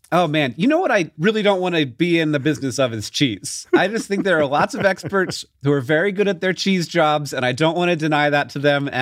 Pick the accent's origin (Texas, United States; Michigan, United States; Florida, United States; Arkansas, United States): Florida, United States; Orlando; so I grew up in Orlando